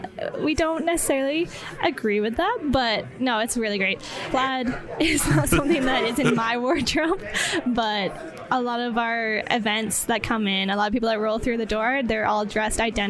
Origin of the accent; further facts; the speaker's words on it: Ontario, Canada; I'm from Ontario, where we've been established.